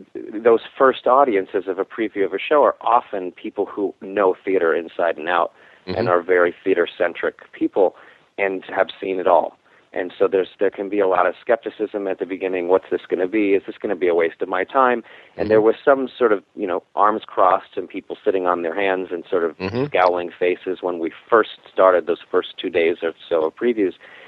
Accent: East Coast, United States; also born or lived in Sacramento; I was born in Sacramento, but my upbringing was on the East Coast.

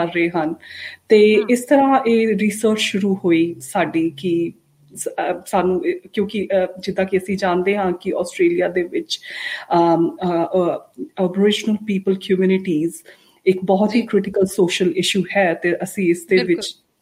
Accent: Phagwara, Punjab, India; moved away as an adult; also born or lived in Jalandhar; now in Australia; ਮੈਂ ਆਸਟ੍ਰੇਲੀਆ ਦੇ ਵਿੱਚ 2008 ਵਿੱਚ ਆਈ ਤੇ ਪਿਛੋਕੜ ਮੇਰਾ ਹੈਗਾ ਆ ਪੰਜਾਬ ਫਗਵਾੜਾ, ਤੇ ਮੇਰੀ ਸਾਰੀ ਜਿਹੜੀ ਐਜੂਕੇਸ਼ਨ ਪੜ੍ਹਾਈ ਹੈ ਫਗਵਾੜੇ ਦੀ ਤੇ ਜਲੰਧਰ ਦੀ ਰਹੀ ਹੈ।

